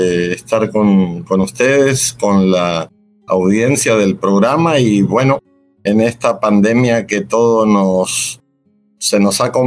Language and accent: Spanish; Uruguay; born there; moved away as an adult; also born or lived in Venezuela; Bueno, yo nací en Uruguay. Soy uruguayo de nacimiento. Luego viajé a Venezuela a estudiar, allá por el año 83. Ahí me formé en filosofía